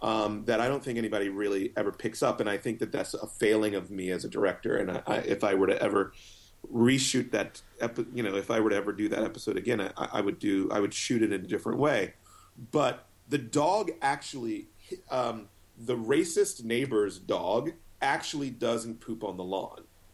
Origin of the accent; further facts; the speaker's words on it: Philadelphia, Pennsylvania, United States; born there; I was born in West Philadelphia. I lived in poor neighborhoods.